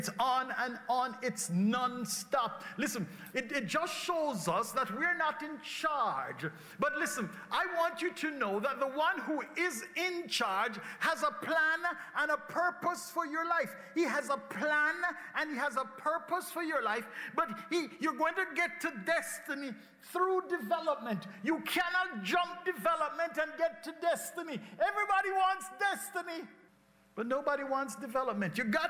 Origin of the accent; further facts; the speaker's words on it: Jamaica; When we were growing up in Jamaica, you know, the milkman would deliver a couple bottles of milk every morning.